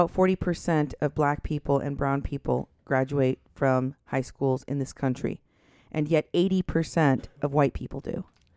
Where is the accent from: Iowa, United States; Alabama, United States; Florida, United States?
Iowa, United States; I grew up in Iowa, so it's very white there.